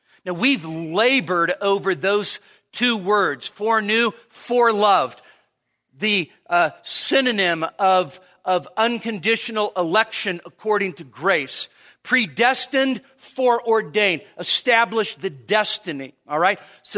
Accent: Marysville, California, United States; born there; I was born in Marysville, California.

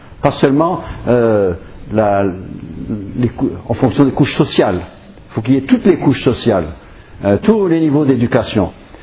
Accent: United States; je peux le dire parce que je suis américain

